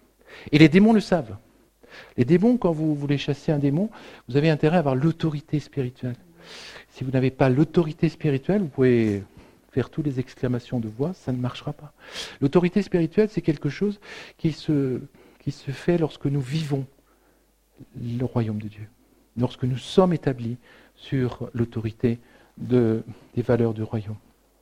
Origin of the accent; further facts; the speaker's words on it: France; Chez nous, en Europe et en France, c'est l'horreur.